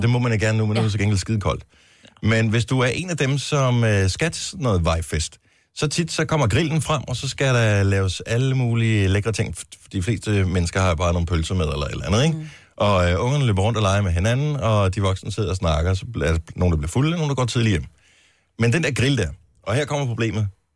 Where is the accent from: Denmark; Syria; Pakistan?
Denmark; Region of Southern Denmark; Jeg er fynbo over det hele jo.